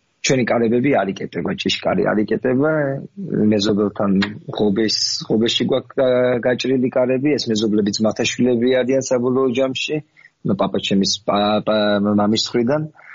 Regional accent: Tbilisi, Georgia; also born or lived in Kakheti; დავიბადე თბილისში და მე გავიზარდე კიდევაც თბილისში, არასოდეს თავი მე თბილისად არ წარმიდგენია რა, ყოველთვის ვიყავი კახელი. და ეს მე 12 წლის მე ბედმა მარგუნა და გადავედი სოფელში საცხოვრებლად, ბებია პაპასთან.

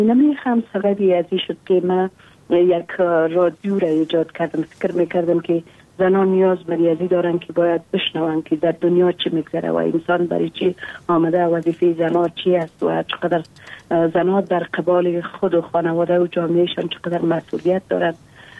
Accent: Takhar, Afghanistan; مثل که در ولایت تخار مثل که در کلی گورایات ما مشکلات داریم

